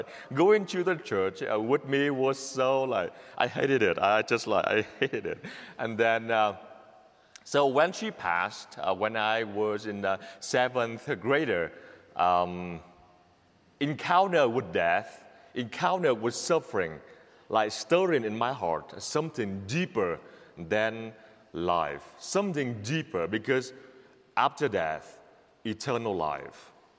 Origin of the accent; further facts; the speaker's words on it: Vietnam; I grew up in Vietnam.